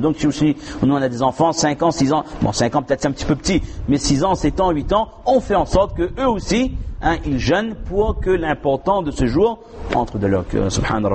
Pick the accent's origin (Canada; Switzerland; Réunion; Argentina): Réunion; chez nous à La Réunion